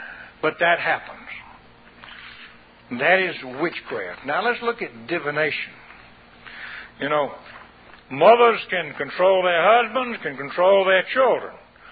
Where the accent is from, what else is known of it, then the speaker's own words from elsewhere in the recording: the South, United States; I was raised in the South where the porch is about this high off the ground